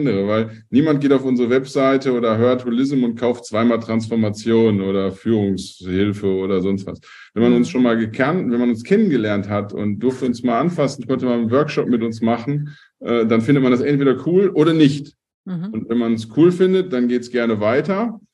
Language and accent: German; North Rhine-Westphalia, Germany; so bei uns im Ruhrpott sagt man immer, die kochen auch nur mit Wasser.